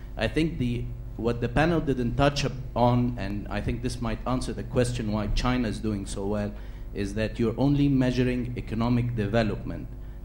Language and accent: English; Egypt; I'm from Egypt